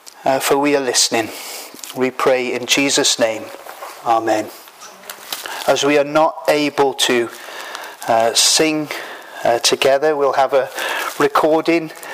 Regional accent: Wales, United Kingdom; now in Edinburgh, United Kingdom; I am a Welshman and have been living in Edinburgh for the last 2 years.

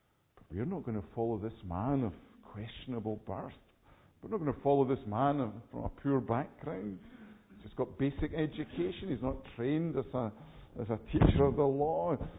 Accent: Edinburgh, Scotland, United Kingdom; When I was growing up in Edinburgh, we used to go down from the Mound to Princess Street, down John Knox steps.

